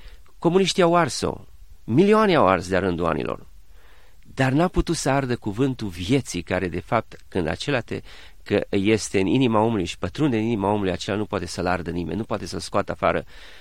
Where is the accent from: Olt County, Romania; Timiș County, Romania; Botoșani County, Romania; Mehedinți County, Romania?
Timiș County, Romania; Timișoara; am fost crescut în Timișoara și, într-adevăr, fiind numai singur la părinți, mama lucra.